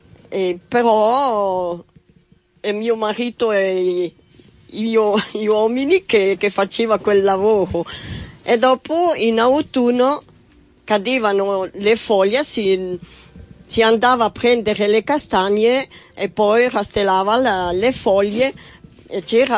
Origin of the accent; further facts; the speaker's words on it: Neuchâtel, Switzerland; Sì, sono nata a Neuchâtel. … da piccola. E sono nata a Neuchâtel.